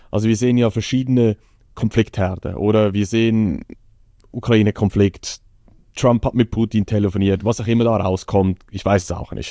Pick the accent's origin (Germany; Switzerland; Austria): Switzerland; Ich finde es auch schwierig, als Schweizer irgendwie zu ertragen.